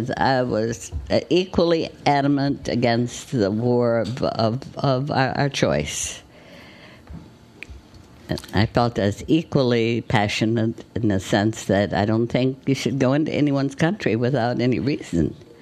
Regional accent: United States; I'm American. I don't like hyphens. It's true, my parents came from Syria

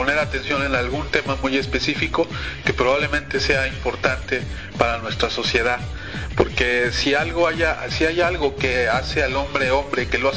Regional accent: Mexico; Ahorita si yo como mexicano dijera

